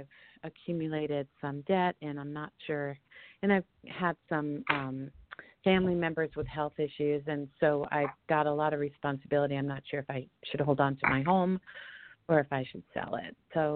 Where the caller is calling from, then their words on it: Colorado, United States; Oh, Colorado.